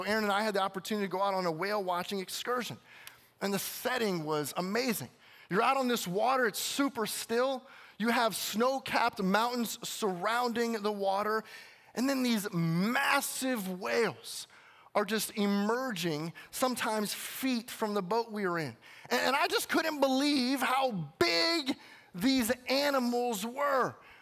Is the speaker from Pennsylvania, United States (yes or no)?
no; Illinois, United States; Growing up in Illinois, at first I thought, as we made this trip by car to Arizona